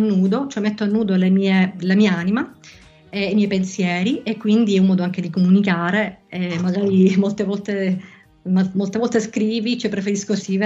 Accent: Palermo, Sicily, Italy; io vivevo a Palermo, sono nata e cresciuta a Palermo

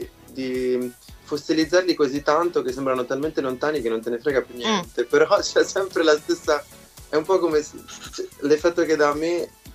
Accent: Arezzo, Tuscany, Italy; moved away as an adult; also born or lived in England; now in Amsterdam, Netherlands; io ho 27 anni, vengo da Arezzo, ma ho vissuto da quando avevo 19 anni in Inghilterra e da un anno che vivo ad Amsterdam

